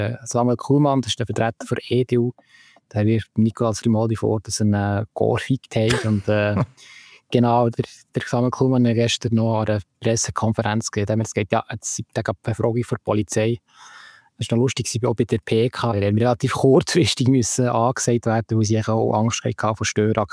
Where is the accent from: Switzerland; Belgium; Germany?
Switzerland; Belp, Bern; oder dass jetzt mein Heimatort Belp ist